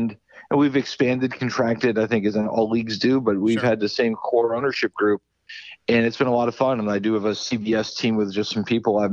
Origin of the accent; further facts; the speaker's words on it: Maryland, United States; I grew up near Baltimore, and that was before the Nationals were there.